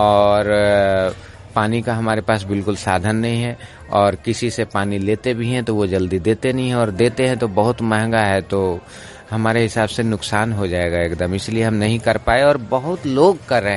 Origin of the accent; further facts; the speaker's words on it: Bihar, India; Bihar Nalanda district से।